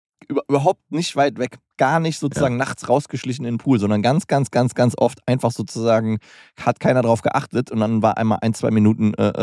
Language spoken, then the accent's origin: German; Berlin, Germany; Ich komme aus Berlin